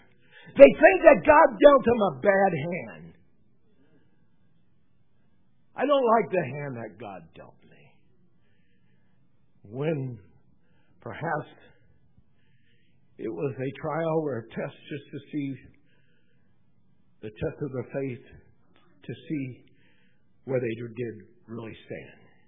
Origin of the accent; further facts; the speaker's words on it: the Ozarks, United States; pardon me, I'm from the Ozarks, and I can talk however I want to talk.